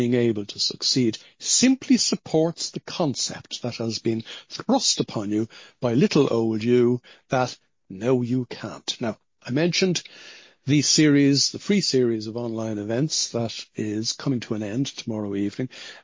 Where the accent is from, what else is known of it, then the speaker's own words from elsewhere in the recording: Ireland; I'm 67 or thereabouts. I grew up in Holy Catholic Ireland in the 1960s.